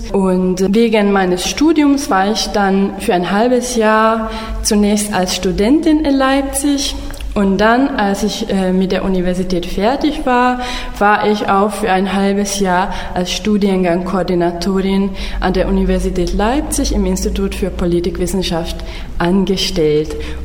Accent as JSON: {"language": "German", "region": "Budapest", "country": "Hungary", "tie": "born or raised there", "also_born_or_lived": "Tübingen", "said": "Ich bin dann in Budapest aufgewachsen und habe dann an der Corvinus-Universität und dann an der Andrássy-Universität in Budapest internationale Beziehungen studiert und auch Germanistik an der Károly-Uni."}